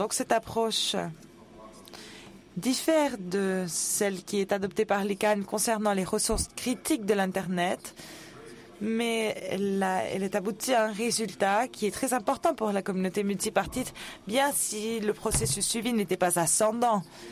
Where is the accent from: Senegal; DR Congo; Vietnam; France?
DR Congo; je viens de la République démocratique du Congo. Je voudrais poser ma question en français.